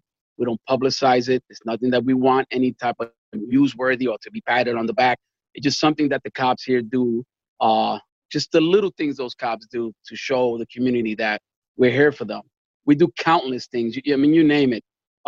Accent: New York City, New York, United States; I'm from the South Bronx, New York. New York City detective.

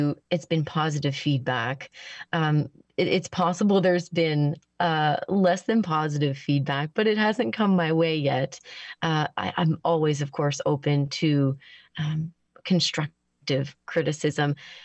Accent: New Brunswick, Canada; moved away as an adult; also born or lived in Ontario / Alberta / British Columbia; now in Nova Scotia, Canada; So I'm from New Brunswick. I went to college in Ontario. I lived in Alberta for a brief stint, and then I lived in BC for a handful of years. And then I came out back out west, and now I've been in Nova Scotia for about a decade now.

